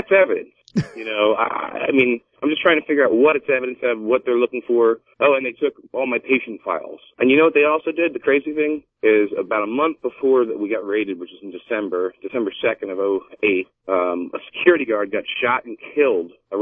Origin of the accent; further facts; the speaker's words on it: Philadelphia, Pennsylvania, United States; I'm from Philadelphia, that's what happens there.